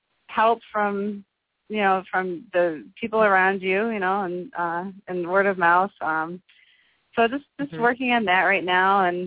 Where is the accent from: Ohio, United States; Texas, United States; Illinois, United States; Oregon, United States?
Illinois, United States; Winfield; born there; I guess technically I'm from Winfield, I believe.